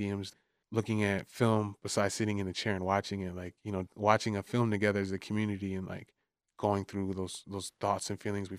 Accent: Detroit, Michigan, United States; I'm from Southwest Detroit before it was cool.

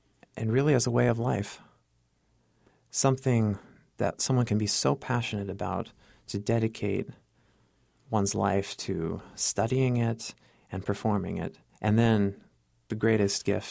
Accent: Pinole, California, United States; also born or lived in Central Valley; when we moved to the Central Valley, because I'm originally from Pinole in the Bay Area

